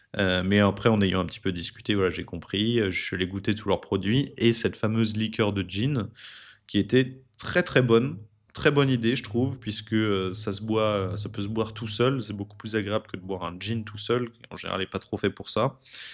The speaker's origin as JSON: {"language": "French", "town": "Marcoussis", "region": "Île-de-France", "country": "France", "tie": "born or raised there", "said": "moi, je viens de Marcoussis, j'ai passé toute ma jeunesse, de mes 0 à mes 25 ans à Marcoussis"}